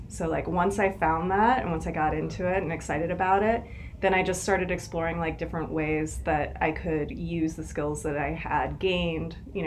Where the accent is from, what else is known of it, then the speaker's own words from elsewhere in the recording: Seattle, Washington, United States; I grew up in Seattle. I got my PhD in Boston in chemistry.